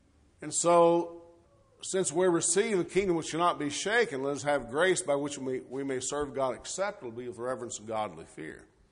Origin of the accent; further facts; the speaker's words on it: United States; I'm a human. I'm an American.